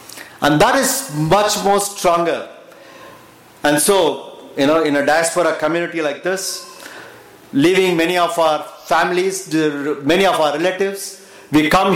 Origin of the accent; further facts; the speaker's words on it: Pune, Maharashtra, India; I come from Pune, where we have a very good culture of going ahead even when there is a red light.